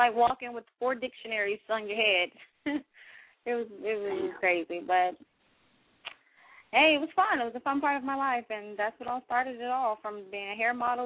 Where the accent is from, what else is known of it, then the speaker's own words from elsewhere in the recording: Washington, District of Columbia, United States; also born or lived in Florida; I am from Washington, D.C., DMV area. I was born in D.C. I moved to Florida from my childhood until high school, and then came back up to the DMV area.